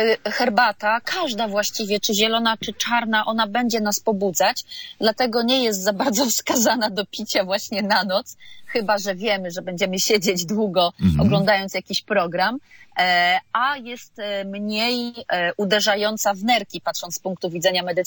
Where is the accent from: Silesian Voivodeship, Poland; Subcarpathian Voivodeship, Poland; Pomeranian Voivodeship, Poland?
Pomeranian Voivodeship, Poland; Gdańsk; ja też przecież jestem z Pomorza, z Gdańska, dużo wilgoci